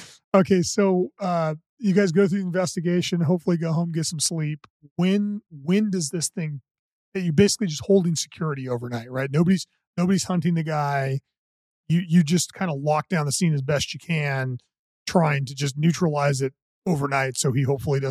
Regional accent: California, United States; Yeah, and you know, I grew up in California, so I don't really understand humidity

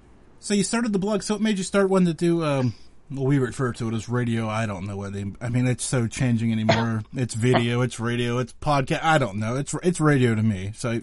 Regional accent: Pennsylvania, United States; Of course, I'm from Pennsylvania, so we need you to settle this once and for all.

